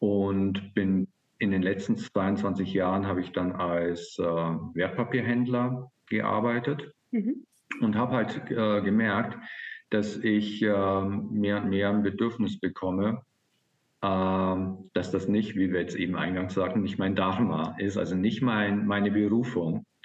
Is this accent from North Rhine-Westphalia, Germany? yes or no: no; Bavaria, Germany; 1970 auf diesen Planeten gekommen. Als ich so vorübergeflogen bin, dachte mir, der sieht gut aus. Und ich bin gelandet in Bayern und bin dort aufgewachsen.